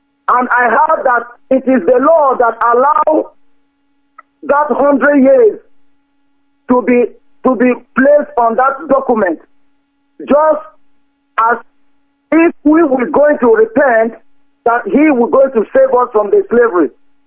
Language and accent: English; Nigeria; now in Manchester, United Kingdom; from Manchester, an indigenous of Biafra from Ebo Mainugu local government in Biafra land.